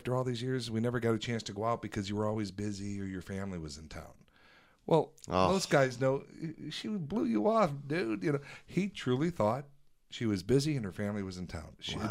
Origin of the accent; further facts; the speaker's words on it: Midwest, United States; I'm from Midwest.